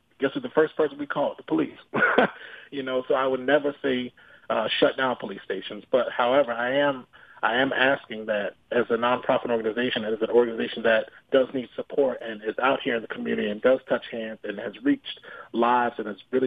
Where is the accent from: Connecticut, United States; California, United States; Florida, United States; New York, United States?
Florida, United States; Daytona Beach; And I was born and raised, Sheriff Chitwood, he knows, Daytona Beach. I was born and raised in Caroline Village. It's not the most beautiful neighborhood.